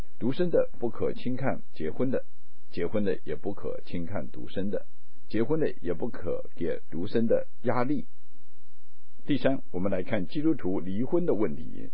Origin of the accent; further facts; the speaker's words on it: China; 我们中国人说婚姻是终身大事，也是百年好合，是天作之合。